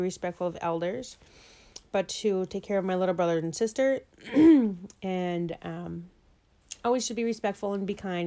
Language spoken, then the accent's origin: English; South St. Paul, Minnesota, United States; I grew up in South St. Paul, Minnesota. My childhood was great.